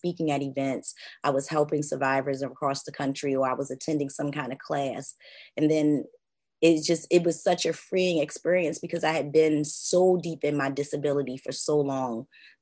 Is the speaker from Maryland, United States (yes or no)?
yes; Baltimore, Maryland, United States; It is around 12:15 p.m. Eastern, and I'm from Baltimore, Maryland.